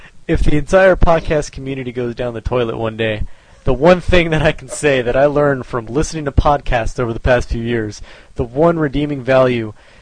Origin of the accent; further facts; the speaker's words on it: Wisconsin, United States; Yeah, well, I mean, my heritage is French, but personally I'm American. I'm from Wisconsin.